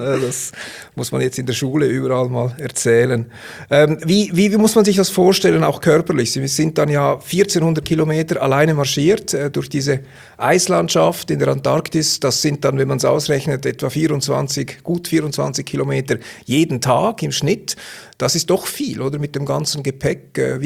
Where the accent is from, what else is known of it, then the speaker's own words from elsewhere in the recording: Switzerland; als Schweizer